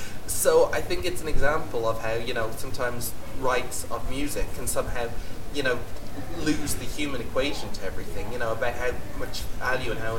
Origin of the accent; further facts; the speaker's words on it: Ireland; being Irish, there's a strong tradition of Irish music.